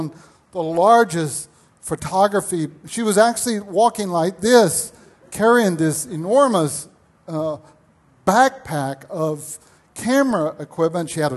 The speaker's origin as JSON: {"language": "English", "region": "Illinois", "country": "United States", "said": "And I said, oh, I'm from Illinois."}